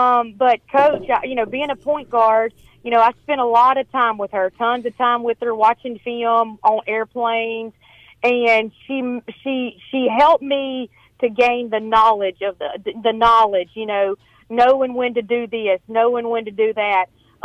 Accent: Little Rock, Mississippi, United States; I said, I was from Little Rock, Mississippi.

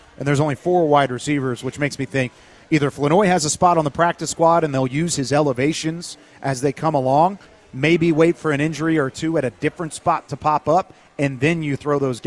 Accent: Waco, Texas, United States; I grew up in Waco, so I keep tabs on the Baylor football program and been around it.

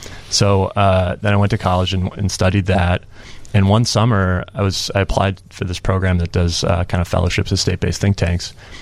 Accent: Evanston, Illinois, United States; I'm from Illinois, so I was born in Evanston.

